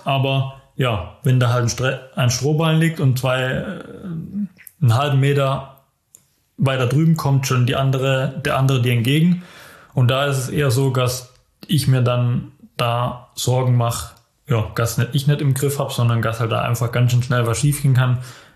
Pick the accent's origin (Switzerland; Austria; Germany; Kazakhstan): Germany; dann stehst du da mit den amerikanischen und französischen Stars am als Deutscher, wo 2-mal in Villingen-Schwenningen war, am Start.